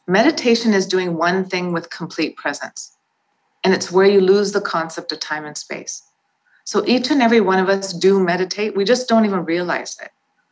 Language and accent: English; Toronto, Ontario, Canada; I'm born and raised in Toronto, Ontario. I'm born to immigrant parents who came here from India.